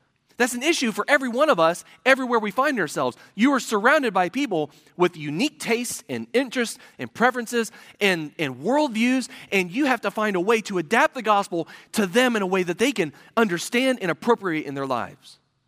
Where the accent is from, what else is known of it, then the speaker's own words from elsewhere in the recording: Midwest, United States; as a Midwesterner, I don't have an accent. You guys have the accent. I don't.